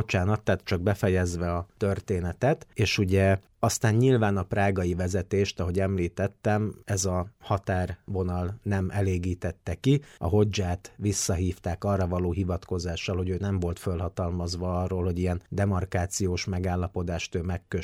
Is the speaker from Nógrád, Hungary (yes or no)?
yes; Nógrád, Hungary; én a Nógrád vármegyéből származom